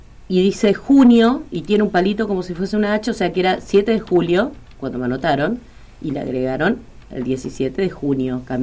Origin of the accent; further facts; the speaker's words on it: Buenos Aires, Argentina; born there; now in Rosario, Argentina; No, yo nací en Buenos Aires.